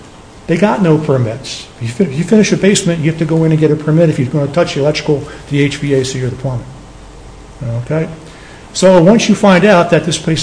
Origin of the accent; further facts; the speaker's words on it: Troy, United States; from Troy in the Palmyra District.